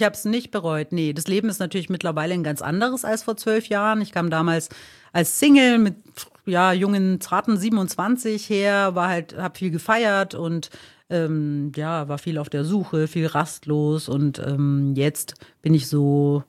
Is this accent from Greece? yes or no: yes; Greece; Weil ich bin Griechin